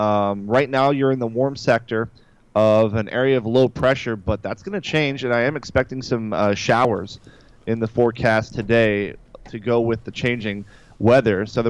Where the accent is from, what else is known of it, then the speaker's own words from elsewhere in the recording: Michigan, United States; But I think the only thing that's really been normal this year is my hometown Lions are losing still.